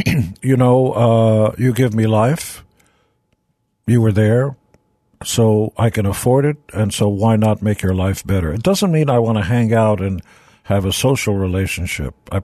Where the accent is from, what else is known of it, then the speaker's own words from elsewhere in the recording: Israel; now in United States; So when I grew up in Israel, those first few years, it was nothing. There was no infrastructure, no roads, So you had to figure it out for yourself.